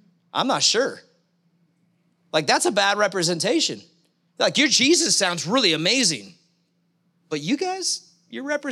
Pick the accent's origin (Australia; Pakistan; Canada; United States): Canada; I'm Canadian